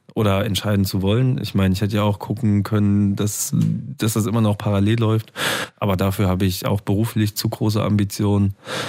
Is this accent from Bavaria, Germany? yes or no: no; Niederwürzbach, Saarland, Germany; ich schwärme immer für mein Heimatdorf Niederwitzbach. Da gibt's einen wunderschönen See.